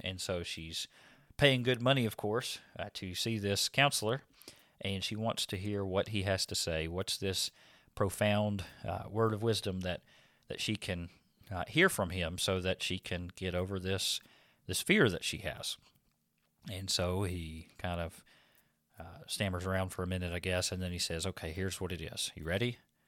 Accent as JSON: {"language": "English", "region": "Louisiana", "country": "United States", "tie": "born or raised there", "said": "Brother Jordan May from back in Louisiana, my hometown area."}